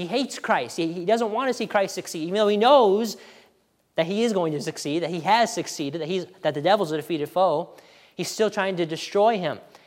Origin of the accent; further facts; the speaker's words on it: United States; And you know, I'm an American. I love our country. I think there's a right type of pride to be happy that we're Americans and to be thankful for this land that God has blessed us with.